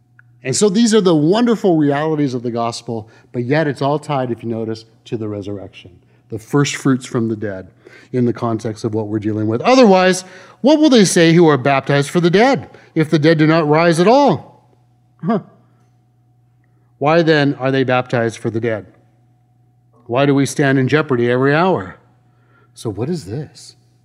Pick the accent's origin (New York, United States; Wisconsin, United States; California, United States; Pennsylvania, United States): California, United States; Huntington Beach; also born or lived in United Kingdom; I'm born and raised in Huntington Beach. What do I know? I just know Huntington Beach.